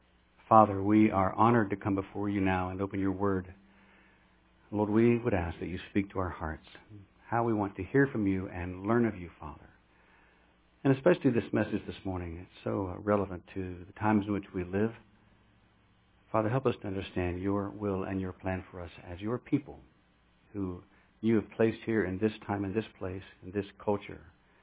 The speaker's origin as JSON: {"language": "English", "country": "United States", "said": "I love being an American. I thank God for this country."}